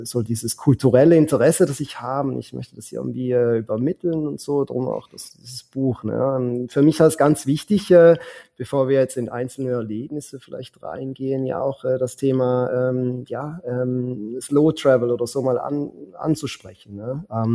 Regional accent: Switzerland; Jetzt gerade als Schweizer natürlich, ne?

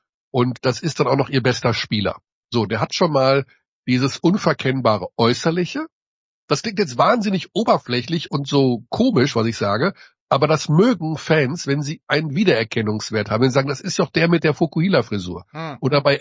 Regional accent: Hagen, North Rhine-Westphalia, Germany; Also ich komme ja aus Hagen, einer Basketballhochburg.

